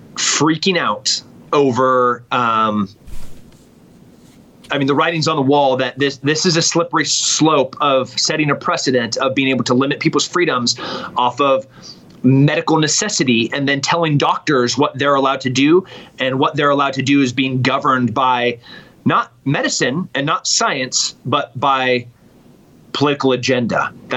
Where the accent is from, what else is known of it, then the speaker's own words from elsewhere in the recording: California, United States; born there; now in Texas, United States; I was born in Central